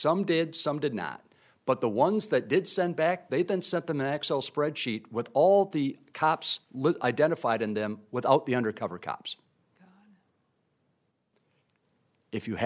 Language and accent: English; Waseca, Minnesota, United States; I always look things from my home base, and I grew up in Waseca.